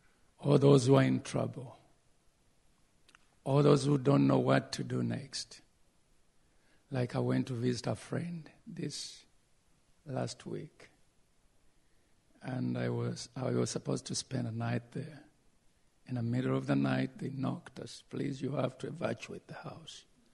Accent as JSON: {"language": "English", "country": "Uganda", "second_language": "English", "said": "Praise the Lord. … I'm from Uganda, the senior pastor of Ever Increasing Miracle Church."}